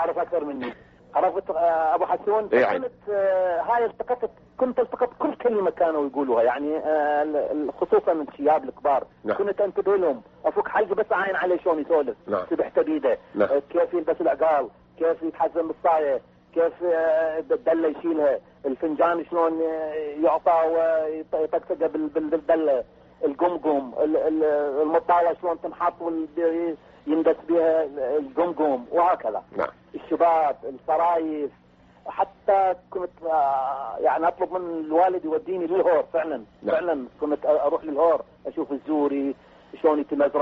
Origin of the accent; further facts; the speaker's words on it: Baghdad, Baghdad Governorate, Iraq; born there; أنا مولود ببغداد يعني بالكرادة الشرقية وأجيد هذه اللهجة الجميلة الجنوبية.